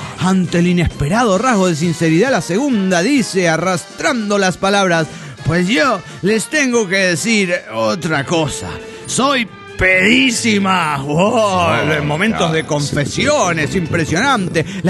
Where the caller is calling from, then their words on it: Monterrey, Nuevo León, Mexico; de Monterrey, Nuevo León, México.